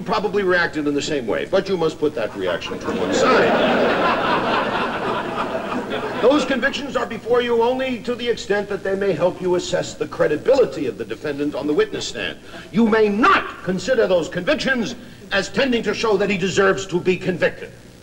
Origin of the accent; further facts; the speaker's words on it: New York, United States; Just within the last year, it has been picked up in my home state of New York.